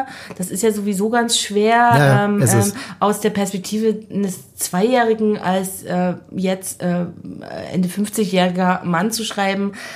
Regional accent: Chemnitz, Saxony, Germany; von Chemnitz oder Karl-Marx-Stadt, wo ich aufgewachsen bin

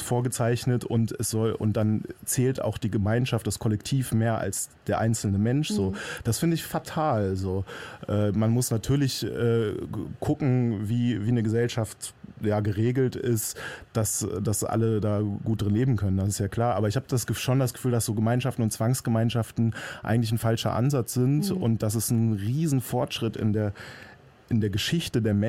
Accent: Düsseldorf, North Rhine-Westphalia, Germany; Ich bin in Düsseldorf aufgewachsen, okay. Stadtkind.

